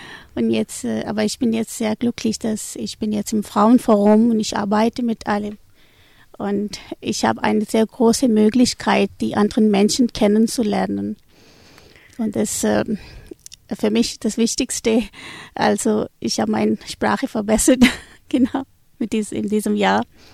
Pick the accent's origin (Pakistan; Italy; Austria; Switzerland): Pakistan; German is a second language; now in Reutlingen, Germany; Ja, ich bin aus Pakistan und wir sind aus Ahmadiyya-Muslim-Gemeinde.